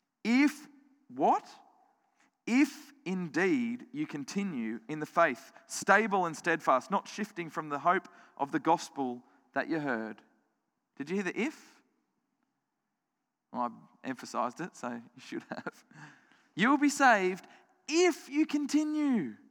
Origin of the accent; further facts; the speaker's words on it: Australia; I'm an Australian citizen. I was born an Australian citizen.